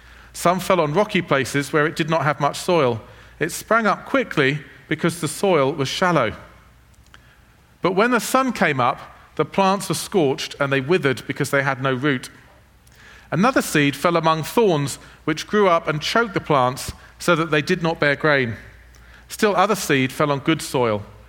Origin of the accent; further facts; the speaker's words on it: England, United Kingdom; As an English person, one of the habits that the entire nation I come from has is that we drink tea all the time.